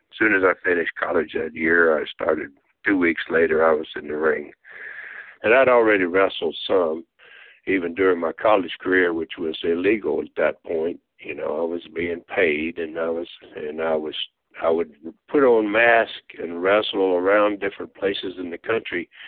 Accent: Tennessee, United States; born there; I was born in Tennessee, actually, so I was born there and spent a lot of time there

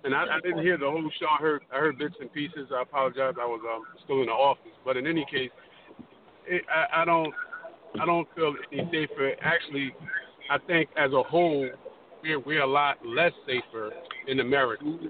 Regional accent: United States; And I'm even though I'm an American, I believe wholeheartedly that was an inside job.

